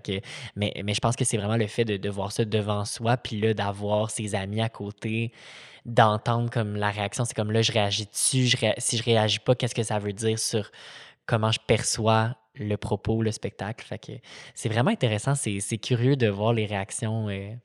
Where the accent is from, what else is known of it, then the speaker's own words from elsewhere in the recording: Quebec City, Quebec, Canada; Moi, je viens de Québec, fait que je me sentais très interpellée par le sujet